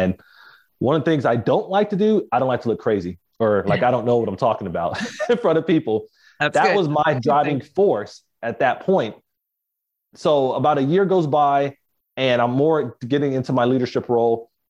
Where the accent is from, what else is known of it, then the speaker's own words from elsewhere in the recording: Miami, Florida, United States; I was actually born and raised in Miami, Florida. And then when I turned 16, graduated from high school, I actually traveled up north to Tallahassee, Florida, to attend Florida State University.